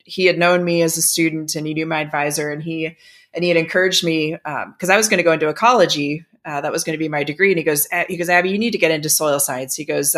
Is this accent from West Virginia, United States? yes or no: no; Ohio, United States; I grew up outside of Cleveland, Ohio, and about as suburbs as you can get.